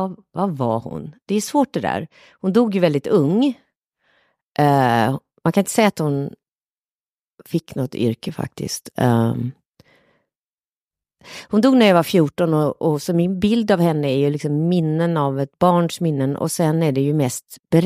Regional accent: Skåne, Sweden; born or raised there; also born or lived in Kalmar

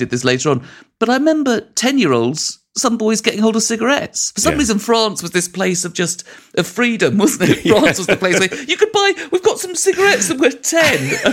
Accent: London, United Kingdom; I grew up in West London.

